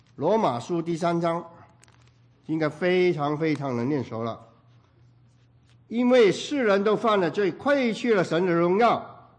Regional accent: China; now in United States; 所以我们中国人是遍布了全世界啊！今天我们啊，能够在啊加州。

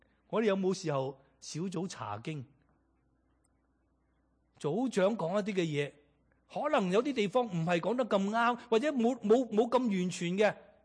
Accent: China; 咁啊，食嘢食饭咧。我哋中国人系好重视嘅，倾生意一定喺食饭嘅时候倾

